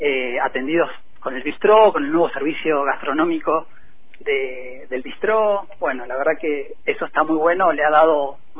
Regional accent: La Plata, Buenos Aires Province, Argentina; yo soy platense, hace 5 años que vivo en Fisque

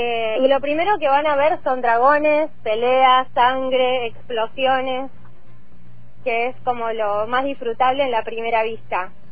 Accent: Luis Beltrán, Río Negro, Argentina; Entonces me crié en Beltrán

